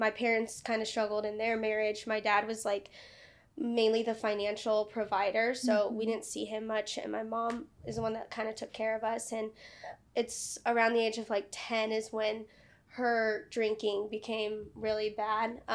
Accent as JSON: {"language": "English", "town": "Fishers", "region": "Indiana", "country": "United States", "tie": "born there", "said": "So I was born here in Fishers, Indiana, which is a little suburb outside of Indianapolis. And I'm the oldest of three."}